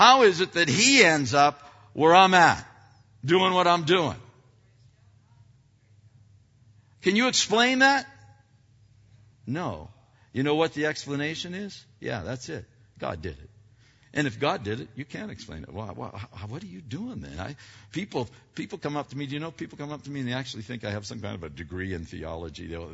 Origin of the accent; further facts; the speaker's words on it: Pennsylvania, United States; now in Rialto, United States; like when I grew up in Pennsylvania that I always wanted to go. Lord, if you ever move me out of, Rialto, move me someplace greener.